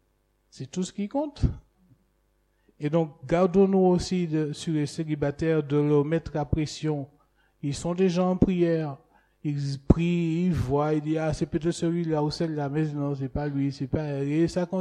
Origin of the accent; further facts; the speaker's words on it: French Antilles, France; Chez nous, aux Antilles, on la traiterait de mouton.